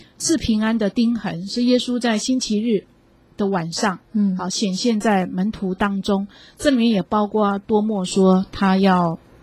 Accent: China; 我们中国人也这么说

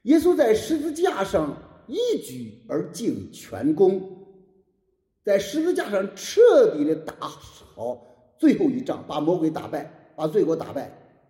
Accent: China; 后来我们中国人呢，又把喜乐建立在什么肤浅的喜乐上

